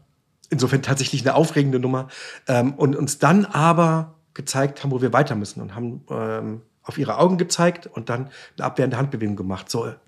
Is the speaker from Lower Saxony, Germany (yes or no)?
no; Suhl, Thuringia, Germany; also born or lived in Erfurt; ich bin in Erfurt geboren, bin in Suhl in Thüringen aufgewachsen.